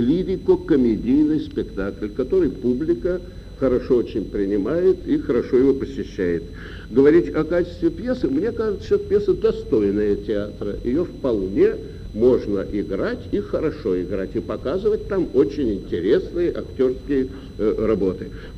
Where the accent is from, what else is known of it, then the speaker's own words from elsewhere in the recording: Saint Petersburg, Russia; ну вот я говорю как ленинградец о нашем театре в частности